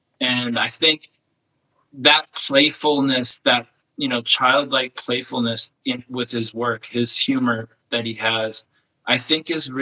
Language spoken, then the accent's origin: English; California, United States; my takeaway from growing up in the East Bay was being adaptable